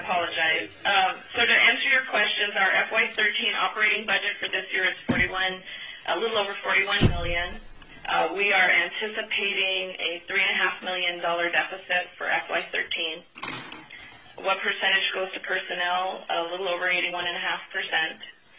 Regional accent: Kodiak, Alaska, United States; I'm a local girl. I was born and raised in Kodiak, as was my husband.

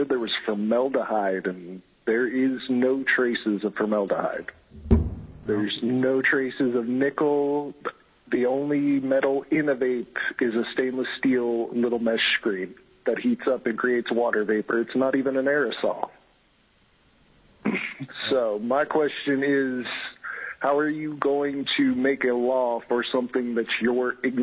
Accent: Soldotna, Alaska, United States; I'm from Soldotna, Alaska.

